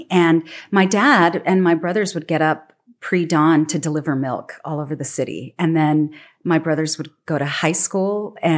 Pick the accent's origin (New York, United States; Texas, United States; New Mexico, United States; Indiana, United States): Texas, United States; El Paso; Beth, you know, I grew up in the Lower Valley in El Paso.